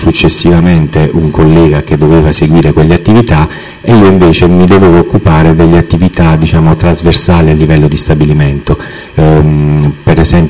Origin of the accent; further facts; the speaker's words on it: Mola di Bari, Apulia, Italy; born there; now in Massafra, Italy; sono nato a Mola di Bari il 1 maggio del 1975.